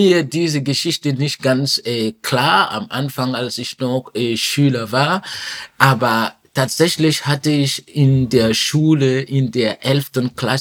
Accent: Ouagadougou, Burkina Faso; German is a second language; Ich komme aus Burkina Faso und die Hauptstadt ist Ouagadougou. Dort bin ich geboren, bin ich aufgewachsen.

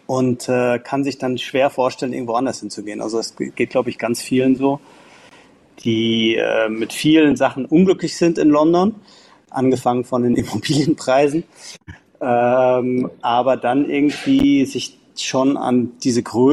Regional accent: Munich, Bavaria, Germany; Das war sehr negativ. Ich bin ja Münchner und auch schon seit 1983 Mitglied und Jahreskarteninhaber.

